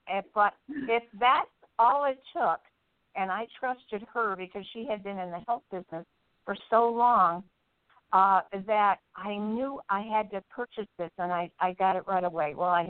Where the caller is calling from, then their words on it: California, United States; from beautiful Central Coast, Central California, Casa Robles, to be exact.